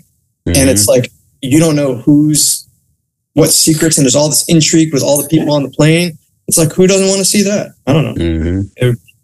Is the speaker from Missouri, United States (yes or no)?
no; Connecticut, United States; So I grew up in Connecticut and I was a lawyer and I hated being a lawyer so much.